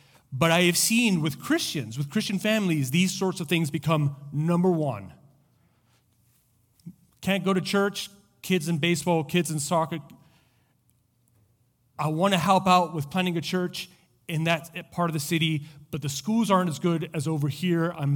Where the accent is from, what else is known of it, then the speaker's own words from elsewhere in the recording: Santiago, Santiago Metropolitan Region, Chile; now in United States; I grew up in Chile. I grew up in Santiago. It's the place that I, you know, it's still hard not for it to feel like home.